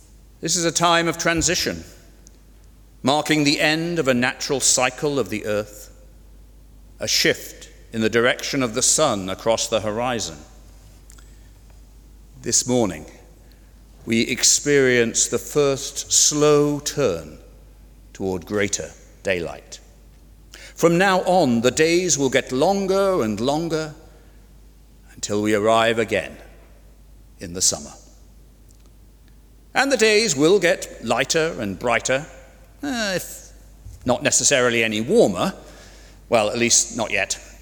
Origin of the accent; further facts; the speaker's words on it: Ireland; as we Irish are very proud to boast that that's older than Stonehenge or the Great Pyramids at Giza.